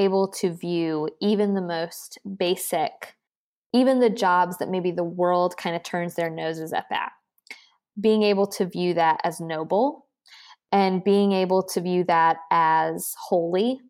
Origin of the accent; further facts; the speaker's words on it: Tallahassee, Florida, United States; because I grew up in Tallahassee, a lot of my jobs in high school during the summers were state government jobs.